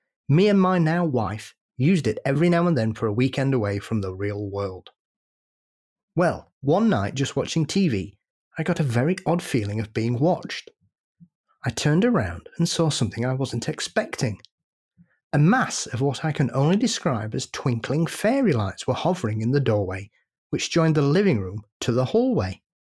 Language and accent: English; North West England, United Kingdom; Living in the UK and Paul being a Yorkshireman, I'm from the other side, Red Rose County